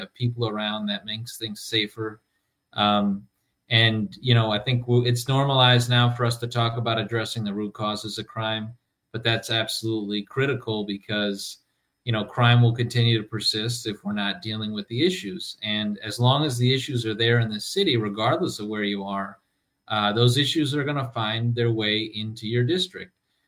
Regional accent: Milwaukee, Wisconsin, United States; I was born and raised in Milwaukee in the Sherman Park neighborhood. When I grew up, that was still a bustling, thriving, diverse, middle-class neighborhood.

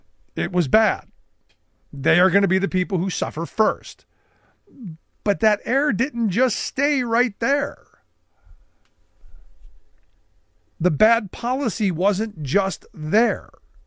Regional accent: Cleveland, Ohio, United States; I say, look, my hometown of Cleveland gets a bad rap.

